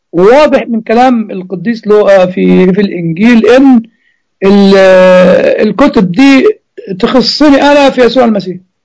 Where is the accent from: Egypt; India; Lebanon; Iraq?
Egypt; now in United States; ها عندنا في امريكا وربما عندنا في مصر كمان،